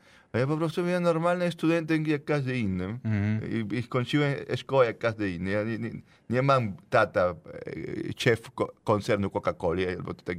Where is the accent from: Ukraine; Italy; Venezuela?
Venezuela; Caracas, Capital District; Polish is a second language; now in Poland; Ja pochodzę z inteligentną lewicową rodziną. Caracas, inteligentną lewicową rodziną, ale nie komunistyczna, nie tego.